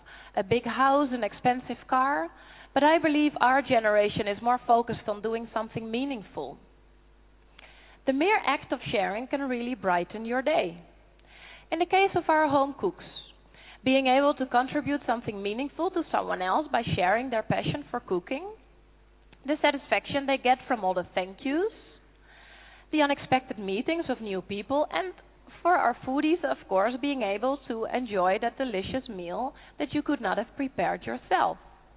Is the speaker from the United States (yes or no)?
no; Netherlands; I'm from the Netherlands